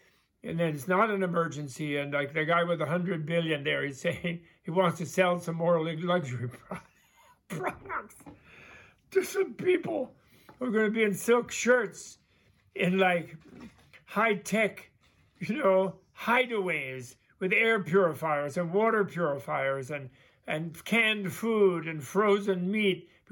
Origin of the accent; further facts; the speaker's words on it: New York, United States; I love California. I'm a New Yorker.